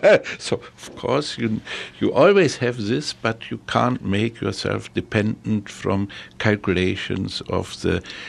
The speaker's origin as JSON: {"language": "English", "region": "Lower Saxony", "country": "Germany", "said": "especially in the northern part of Germany, I'm coming from Lower Saxony, there was a plan to build a big reprocessing plant."}